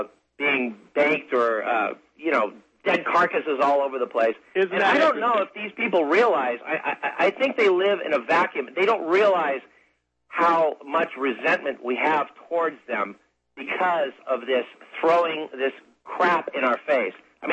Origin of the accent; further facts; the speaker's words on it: Tennessee, United States; Now, I'm from Tennessee. I don't know any Jewish hillbillies out here.